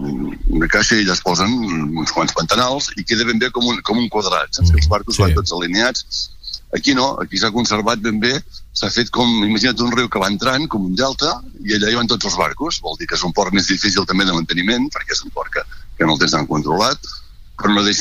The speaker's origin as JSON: {"language": "Catalan", "town": "Olot", "region": "Catalonia", "country": "Spain", "lives_now": "Platja d'Aro, Spain", "said": "D'Olot. El que passa que fa 20 anys que estem a Platja d'Aro. Mm. Estic a Platja d'Aro."}